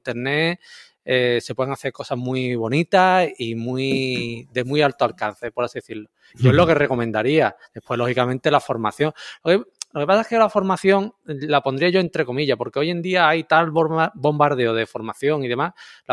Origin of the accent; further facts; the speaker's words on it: Andalusia, Spain; yo es que soy muy andaluz para algunas cosas.